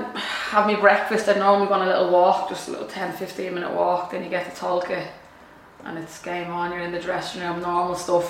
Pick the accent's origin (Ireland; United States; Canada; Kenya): Ireland; Dublin, County Dublin; I grew up in Dolphins Barn in Dublin A, in the flats.